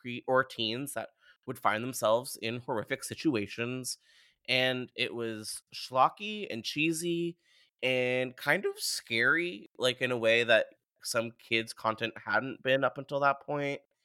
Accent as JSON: {"language": "English", "country": "Canada", "said": "as a Canadian millennial"}